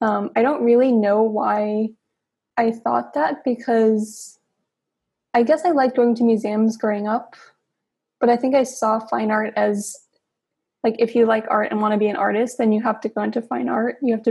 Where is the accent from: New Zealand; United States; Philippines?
United States; Massachusetts; I grew up in Massachusetts near Boston.